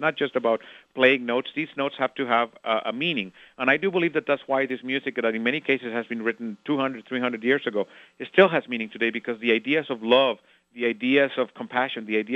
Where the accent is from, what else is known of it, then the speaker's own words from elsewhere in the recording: Costa Rica; also born or lived in Nicaragua; having been born in Nicaragua and growing up in Costa Rica